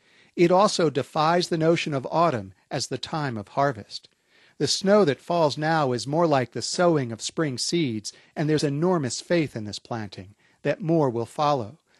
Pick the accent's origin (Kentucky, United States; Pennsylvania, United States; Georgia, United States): Pennsylvania, United States; Where I grew up in Pennsylvania, autumn meant frosted pumpkins, yellow maples, and cider fresh from the mill.